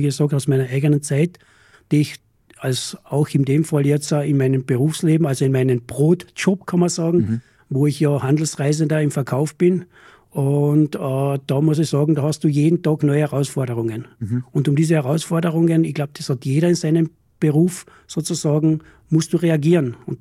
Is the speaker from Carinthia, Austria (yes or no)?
yes; Klopeiner See, Carinthia, Austria; also born or lived in Vienna; Ich habe in Wien gelebt, war dort Leichtathlet, war Wiener Meister und bin dann zurückgekommen nach Kärnten in meine Heimat, also am Klopainersee, wo ich ja wohne und aufgewachsen bin.